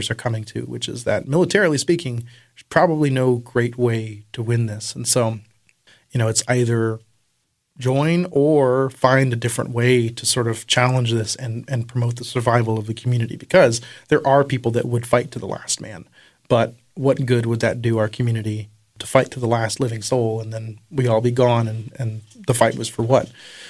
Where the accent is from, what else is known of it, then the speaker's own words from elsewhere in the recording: Oklahoma, United States; now in Ohio, United States; So growing up in Oklahoma, you know, with the descendants of you know, this prominent family